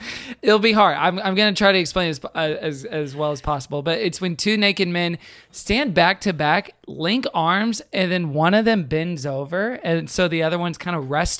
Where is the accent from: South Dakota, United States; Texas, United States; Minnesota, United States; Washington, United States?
Texas, United States; I'm from Texas.